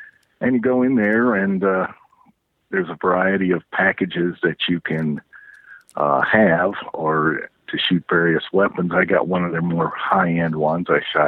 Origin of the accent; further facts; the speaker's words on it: Alabama, United States; I'm here with Christy and our near friend. We're from Alabama, and it's nearly the last day of our trip.